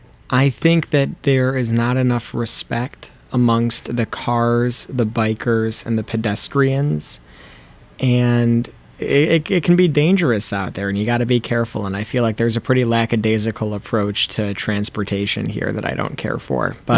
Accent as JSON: {"language": "English", "town": "Chicago", "region": "Illinois", "country": "United States", "lives_now": "Boston, United States", "said": "I like Boston a lot. I'm from Chicago, and so I think Boston, of the cities I've been to on the East Coast, is the most Chicago-esque."}